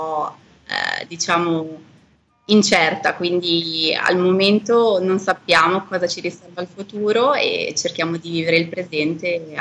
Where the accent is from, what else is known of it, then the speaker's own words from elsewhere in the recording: Mendrisio, Ticino, Switzerland; moved away as an adult; now in Bangkok, Thailand; io sono nata e cresciuta in Ticino, nelle zone di Mendrisio. Ho passato praticamente quasi tutta la mia vita in Ticino, eccetto gli ultimi, penso, 7-8 anni, e grazie al lavoro di mio marito ci è stata offerta l'opportunità di venire in Thailandia, a Bangkok.